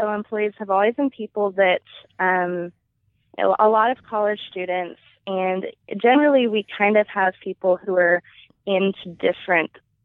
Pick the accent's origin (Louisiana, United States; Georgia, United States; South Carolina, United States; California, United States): Georgia, United States; Atlanta; And I grew up in Atlanta, so I was always exposed to a lot of rap and hip hop